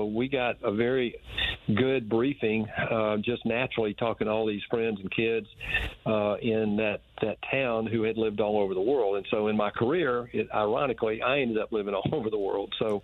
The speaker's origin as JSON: {"language": "English", "town": "Macon", "region": "Georgia", "country": "United States", "tie": "born or raised there", "said": "I was born in Macon. My mom and dad were school teachers in Houston County, and they lived in Warner Robins. We had a big family there. My dad's family was in Bon Air, and I grew up working on their farms and so forth"}